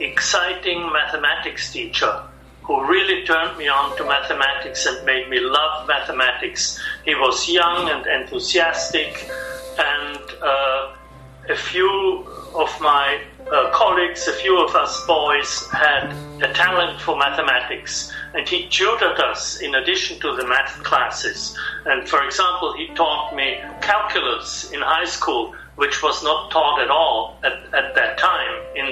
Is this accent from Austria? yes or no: yes; Innsbruck, Tyrol, Austria; English is a second language; So when we grew up in Innsbruck in the Alps in Austria, there was always a lot of talk about literature, art, philosophy around the dinner table.